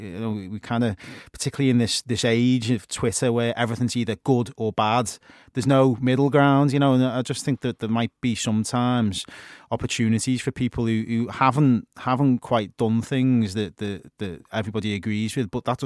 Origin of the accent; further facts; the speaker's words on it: Liverpool, North West England, United Kingdom; I'm from Liverpool.